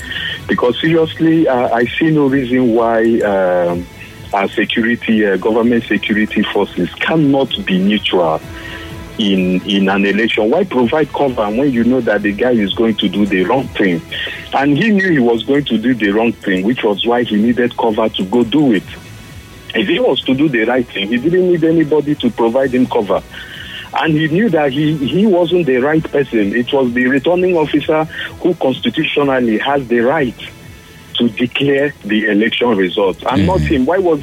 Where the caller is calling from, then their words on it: Eliozu, Rivers, Nigeria; I'm calling from Eliozu.